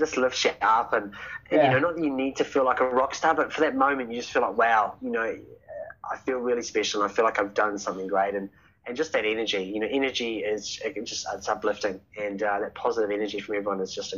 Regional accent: New Zealand; now in Adelaide, Australia; I'm a Kiwi import into Adelaide

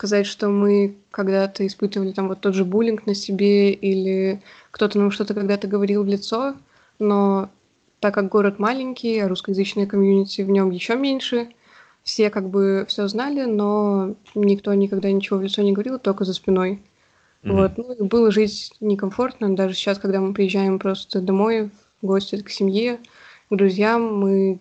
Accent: Klaipėda, Klaipėda County, Lithuania; Из Клайпеды.

